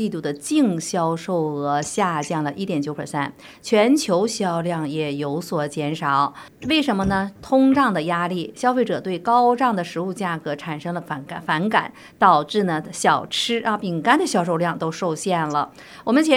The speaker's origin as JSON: {"language": "Chinese", "country": "United States", "said": "我们美国人是不是也要让自己的国家再继续这样大政府的走下去"}